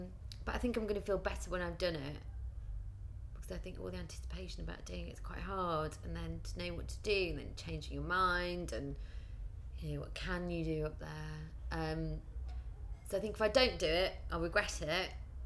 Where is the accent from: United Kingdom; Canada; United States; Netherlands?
United Kingdom; Ilkley, Yorkshire and the Humber; I grew up in a place called Ilkley, which is a very small town in Yorkshire.